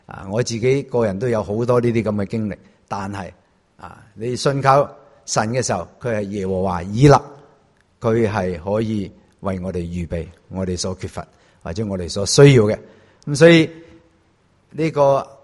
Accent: Guangdong, China; 因为我们广东人说真是拿来搞

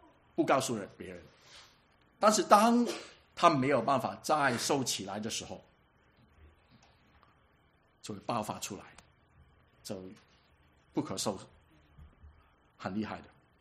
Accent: Hong Kong; Chinese is a second language; moved away as an adult; now in Vancouver, Canada; 你知道我是香港人啊，我很年纪比较大一点才来在加拿大的时候，所以我现在可以讲英文已经是感谢神的了。没有办法讲英文，我总有口音的

